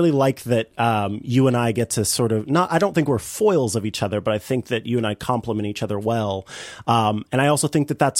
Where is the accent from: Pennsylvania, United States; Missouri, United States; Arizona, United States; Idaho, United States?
Missouri, United States; St. Joseph; certificate has me born in St. Joseph, Missouri, which is where the hospital was, and it is what I consider my hometown.